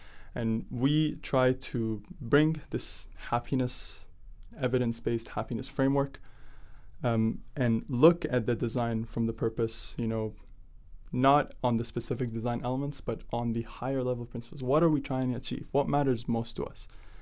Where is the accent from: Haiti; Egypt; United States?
Egypt; Cairo, Cairo Governorate; now in Halifax, Canada; I grew up in Cairo, and then I moved to Halifax, which is really a study of contrasts.